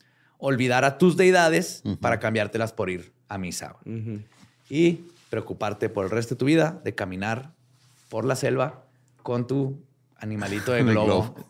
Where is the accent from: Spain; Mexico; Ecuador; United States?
Mexico; así somos los mexicanos